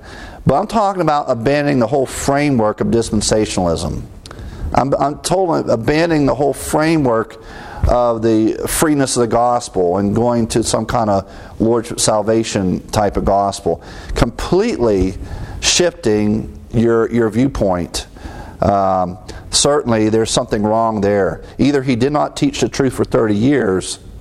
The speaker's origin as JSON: {"language": "English", "region": "Ohio", "country": "United States", "tie": "born or raised there", "said": "My hometown pastor, I refer to Pastor Coe, in a small community chapel in Ohio."}